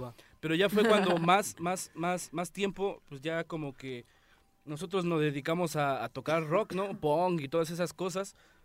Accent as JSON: {"language": "Spanish", "town": "Naucalpan", "region": "State of Mexico", "country": "Mexico", "said": "porque nosotros somos de Naucalpan, en San Bartolo"}